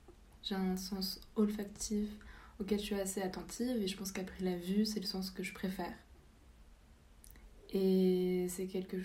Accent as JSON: {"language": "French", "country": "France", "tie": "born or raised there", "said": "J'ai grandi en France, mais j'ai été beaucoup au Japon, parce que mon père est japonais. Donc j'ai passé beaucoup d'été au Japon quand j'étais petite."}